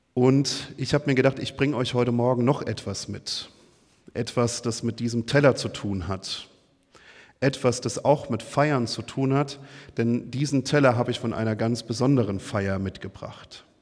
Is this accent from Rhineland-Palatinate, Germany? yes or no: yes; Rhineland-Palatinate, Germany; Ich komme ursprünglich aus der Pfalz, Pfälzer Bub, wie man sagt.